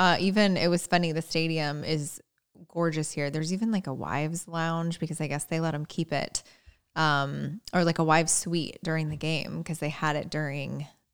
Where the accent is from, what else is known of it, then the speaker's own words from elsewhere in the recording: Indiana, United States; It's right by my hometown in Indiana. I think it's in Lowell.